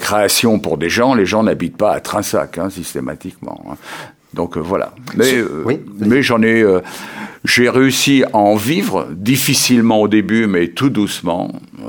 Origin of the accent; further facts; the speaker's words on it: Paris, Île-de-France, France; also born or lived in Bordeaux / Escource; Je suis né à Bordeaux, j'ai jamais vécu à Bordeaux. J'ai mes 4 premières années dans les Landes, à Escourse. Et ensuite, mon père qui était ébéniste est monté à Paris pour travailler sur quelque chose de plus intéressant que le pelage des pins. Et j'ai vécu donc toute ma jeunesse à Paris, jusqu'à 22 ans